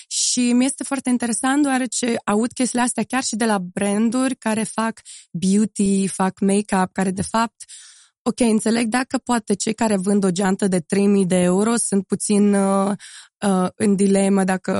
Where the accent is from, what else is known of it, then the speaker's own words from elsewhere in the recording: Moldova; dar nu sunt, eu sunt din Moldova.